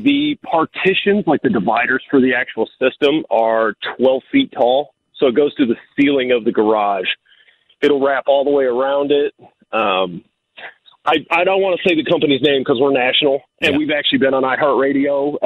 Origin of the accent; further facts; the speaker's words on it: Detroit, Michigan, United States; because I grew up in Detroit as a Red Wings fan back when the Red Wings were the Yankees of the hockey world.